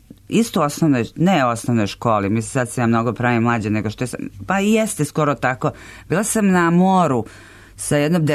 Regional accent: Valjevo, Šumadija and Western Serbia, Serbia; moved away; I ja sam tako došavši iz Valjeva u Englesku bila tim potpuno fascinirana.

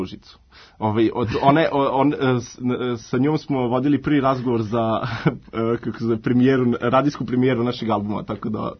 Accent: Pančevo, Vojvodina, Serbia; Pa iz Pančeva smo, za Boga.

